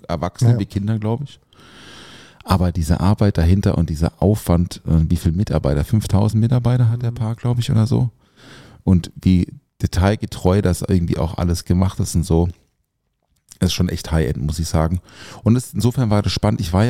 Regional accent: Schutterwald, Baden-Württemberg, Germany; vor allem ist er halt aus meiner Heimat.

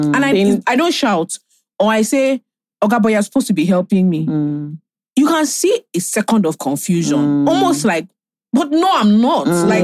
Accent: Nigeria; Being Nigerian, hey, you know what you're seeing is.

